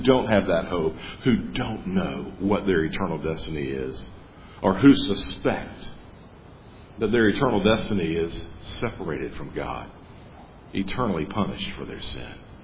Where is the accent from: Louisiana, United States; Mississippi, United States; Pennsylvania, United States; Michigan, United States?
Mississippi, United States; Jackson; I grew up in Jackson, Mississippi, and my pastor's name was B.I. Anderson.